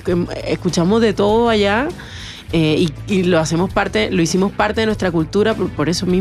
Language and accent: Spanish; Colombia; mi pueblo fue el primer puerto de Colombia y por ahí entró toda la música, por ahí entraron otras personas. Entonces mi pueblo es un pueblo rico en cultura de otros lugares.